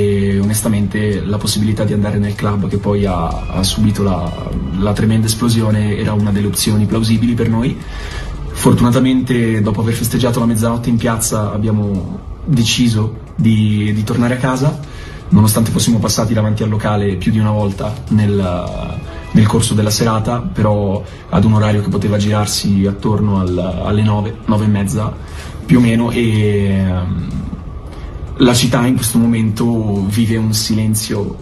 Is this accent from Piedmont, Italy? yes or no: yes; Stresa, Piedmont, Italy; Sono originario di Stresa